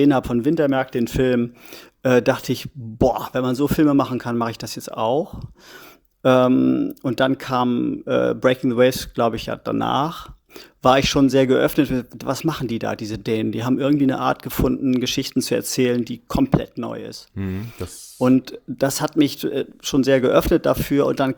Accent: Germany; now in France; ich als Deutscher

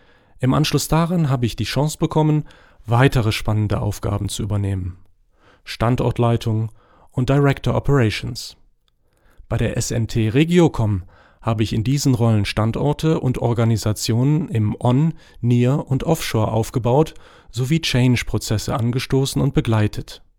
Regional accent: Morocco; German is a second language; moved away as an adult; now in Germany; Ich bin in Marokko geboren und aufgewachsen und habe dort mein erstes Studium Physik und Chemie absolviert.

